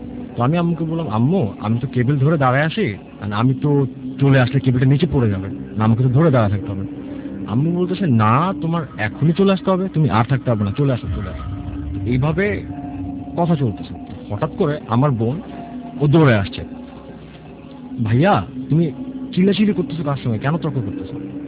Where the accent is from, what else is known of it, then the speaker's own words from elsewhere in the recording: Dhaka, Dhaka Division, Bangladesh; I am from কাঠালবাগান।